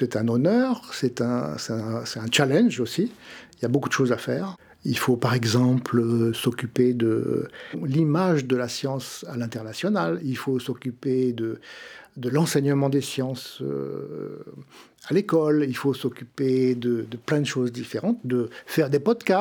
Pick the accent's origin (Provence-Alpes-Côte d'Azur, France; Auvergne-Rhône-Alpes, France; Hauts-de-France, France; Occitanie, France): Hauts-de-France, France; Lille; born there; je suis né à Lille, pas d'étoiles